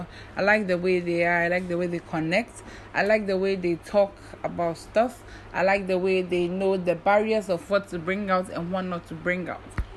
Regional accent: Ghana; Me, I'm Ghanaian, so I bring out the words 1-1-1.

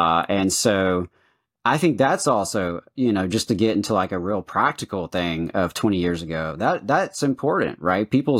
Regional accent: the South, United States; I can only speak for myself growing up in the South.

